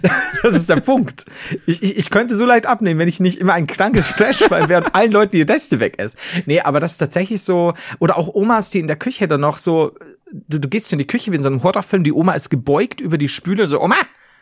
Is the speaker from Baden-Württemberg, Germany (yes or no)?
no; Bavaria, Germany; Also, ja, als Bayern, als Deutsche nicht so drin.